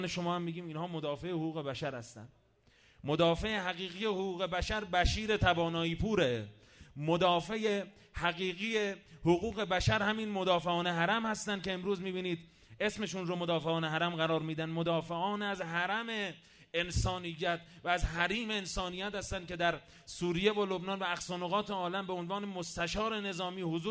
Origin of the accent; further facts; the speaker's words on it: Iran; ما ایرانی هستیم، ما از نژاد آریایی هستیم، ما از نژاد کوروش هخامنشی هستیم،